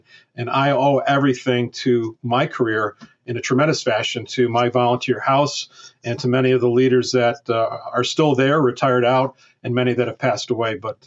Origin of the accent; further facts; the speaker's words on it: Syracuse, New York, United States; on weekends I was still going to school here, actually in my hometown in Syracuse, and was attending Syracuse University School of Architecture.